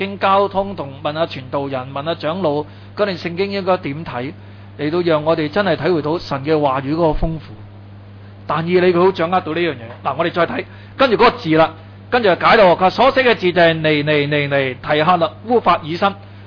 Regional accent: China; 以前的錢跟重量有關係，我們中國人都是，你記得銀兩，那個銀兩跟重量有關係。

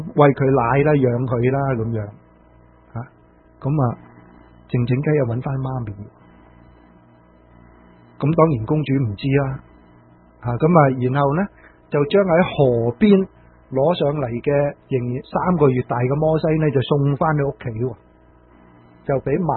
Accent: China; 我们中国人 有一句说话是什么？三岁定八十嘛

